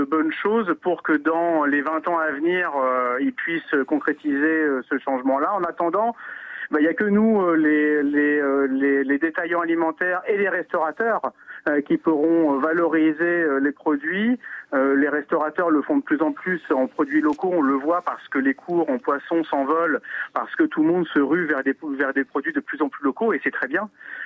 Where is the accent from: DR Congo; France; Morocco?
France; Normandy; comme chez moi en Normandie, comme j'ai grandi.